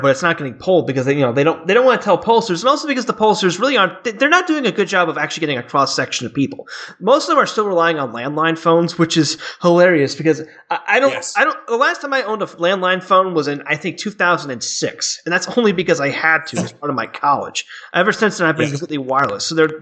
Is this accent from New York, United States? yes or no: yes; Syracuse, New York, United States; And I grew up in upstate New York, which is a part of the Rust Belt, and same thing happened there. My hometown, Syracuse, used to be a major manufacturing hub for General Motors and Carrier.